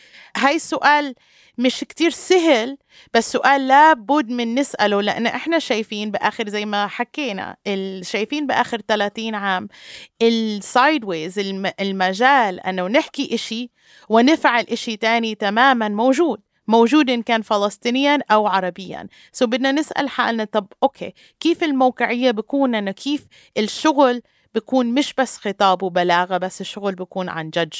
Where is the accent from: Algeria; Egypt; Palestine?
Palestine; مسؤولية باتجاه بعض كفلسطينية